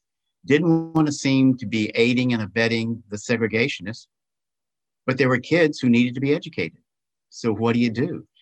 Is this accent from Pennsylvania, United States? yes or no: no; Charlottesville, Virginia, United States; but growing up in Charlottesville, the high school there and one elementary school, the high school was one of the first five in Virginia to be integrated.